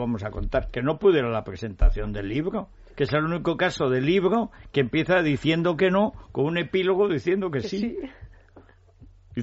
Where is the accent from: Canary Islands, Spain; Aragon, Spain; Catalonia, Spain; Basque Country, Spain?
Aragon, Spain; como laminero aragonés